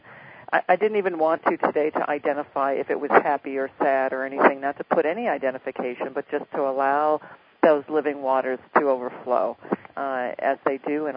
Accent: New York, United States; And being of Seneca descent, I spent a lot of time growing up in New York in Iroquois country

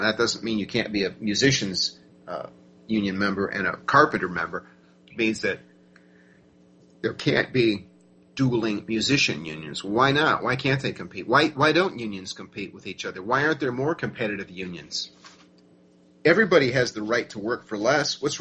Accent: United States

